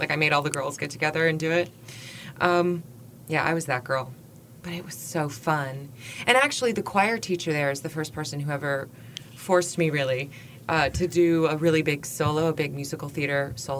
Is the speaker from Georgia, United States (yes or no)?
no; Chapel Hill, North Carolina, United States; Yeah, I was born and raised in Chapel Hill, not too far from where we are sitting, literally.